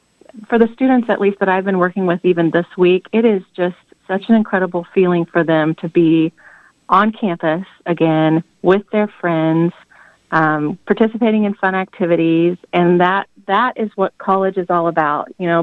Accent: Emporia, Kansas, United States; I'm from Emporia

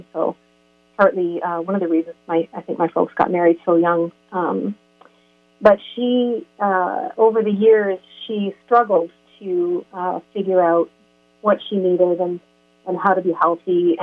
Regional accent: Calgary, Alberta, Canada; I grew up, I was born and raised in Calgary and in the 60s and 70s, and we were a pretty typical family for the time. We lived in the suburbs

